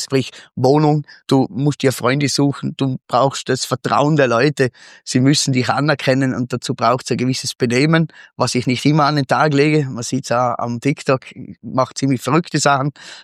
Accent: Imst, Tyrol, Austria; also born or lived in Innsbruck; Ja, ich bin geboren in Innsbruck, bin nach 4 Monaten nach Imst gekommen, bin dort aufgewachsen, in die Schule gegangen. Mein Weg führte mich dann nach Vorarlberg.

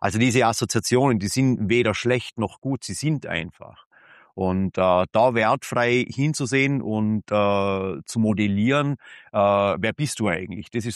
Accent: Tyrol, Austria; wo ich komme aus Tirol, gut, da wird ebenfalls Alkohol getrunken

